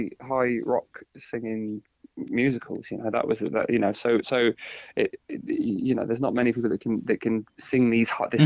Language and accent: English; Coventry, West Midlands, United Kingdom; Coventry. I'm from Tyle Hill in Coventry, yeah.